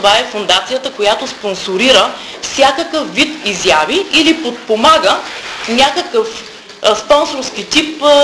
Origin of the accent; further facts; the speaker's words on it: Stara Zagora, Stara Zagora Province, Bulgaria; аз искам да заявя като Старозагорка, че лично аз моя принос към моя роден град и към развитието на спорта на този град съм го изпълнила.